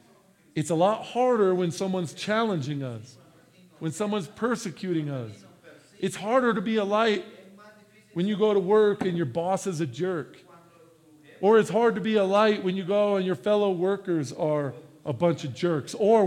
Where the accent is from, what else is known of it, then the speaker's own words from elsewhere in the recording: United States; And I'm an American. Don't trample my rights.